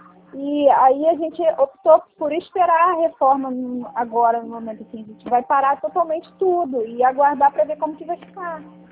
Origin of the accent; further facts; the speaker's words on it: São Pedro da Aldeia, Rio de Janeiro, Brazil; Não, ele é de Cabo Frio, eu sou de São Pedro.